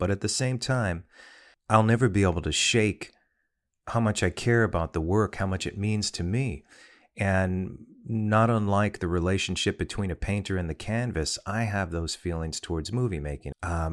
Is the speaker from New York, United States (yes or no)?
yes; New York, United States; And, you know, I grew up in New York where a gator attack was an urban legend.